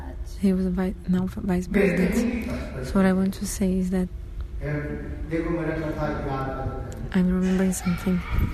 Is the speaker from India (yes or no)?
yes; India; English is a second language; When I came from Brazil, from India to Brazil